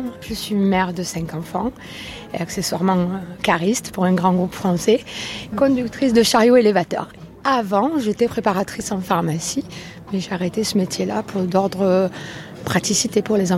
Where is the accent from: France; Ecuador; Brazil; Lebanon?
France; Pays de la Loire; Et moi, je viens de Vendée, de l'Essonne, sud Vendée.